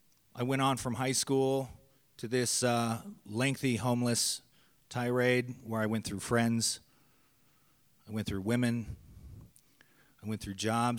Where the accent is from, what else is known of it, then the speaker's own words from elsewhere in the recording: Browning, Montana, United States; born there; I was born in Browning, Montana. I am an enrolled Blackfeet Nation member.